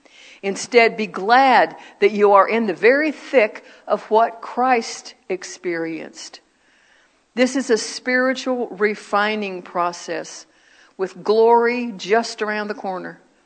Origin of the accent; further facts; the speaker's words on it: United States; I'm American. Duh. Y'all know that by my accent, first and foremost.